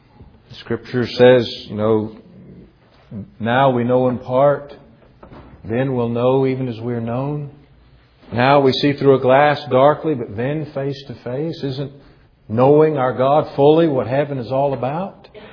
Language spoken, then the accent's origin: English; the South, United States; Maybe that's because I'm from the South.